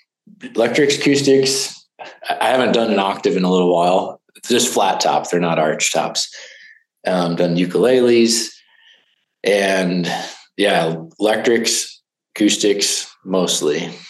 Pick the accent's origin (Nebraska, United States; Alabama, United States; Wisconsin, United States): Nebraska, United States; what if I move the company back to Nebraska? Cause I had moved back at that point.